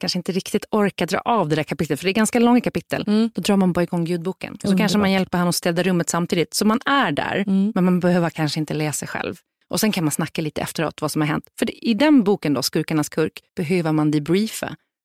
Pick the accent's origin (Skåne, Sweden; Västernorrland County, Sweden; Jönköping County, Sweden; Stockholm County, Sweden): Skåne, Sweden; Jag är från Skåne.